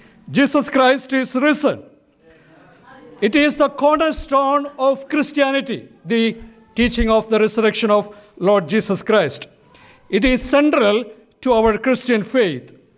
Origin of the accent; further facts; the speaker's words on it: India; accent: Indian; I don't know, you have to be more attentive to me since my accent, maybe an Indian accent, difficult for you to understand.